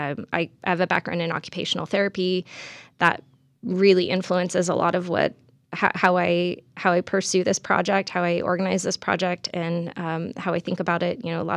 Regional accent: California, United States; also born or lived in San Diego / Bay Area / Central Valley / Santa Ana; I grew up all over California, San Diego, Bay Area, Central Valley. I lived in Orange County, California for a while. That's where I went to college. I lived in Santa Ana for about the better part of 10

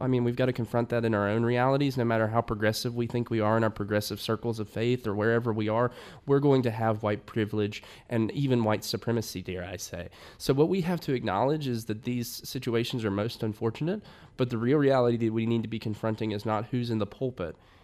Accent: North Carolina, United States; unfortunately, I come from Appalachia. I'm Piedmont of North Carolina. We've seen poorest of the poor in those areas.

